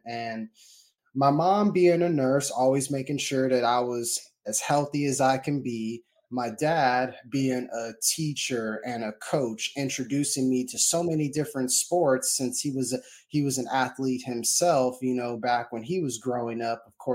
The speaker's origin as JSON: {"language": "English", "town": "Corpus Christi", "region": "Texas", "country": "United States", "tie": "born or raised there", "said": "I was born and raised, of course, in Corpus Christi, Texas, which is my hometown."}